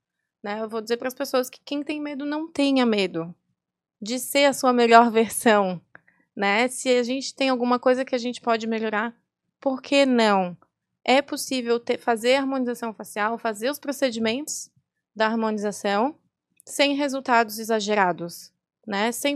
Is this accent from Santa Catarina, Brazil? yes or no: yes; Florianópolis, Santa Catarina, Brazil; eu vou me manter aqui na minha cidade maravilhosa, né? Porque, afinal de contas, eu sou manezinha, né?